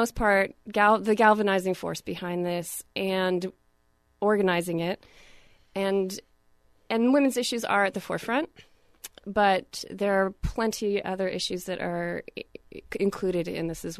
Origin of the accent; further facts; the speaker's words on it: San Francisco, California, United States; now in Ashland, United States; I'm from San Francisco. That's where I spent most of the time.